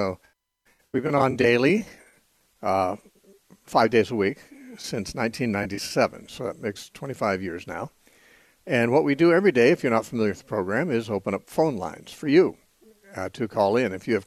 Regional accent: United States; As an American, for some reason, we had never even thought of that.

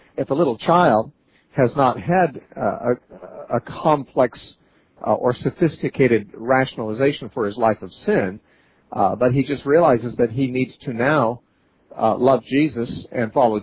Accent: Santa Cruz, California, United States; Let's talk next to Mikos, who's calling from Santa Cruz, California, my hometown.

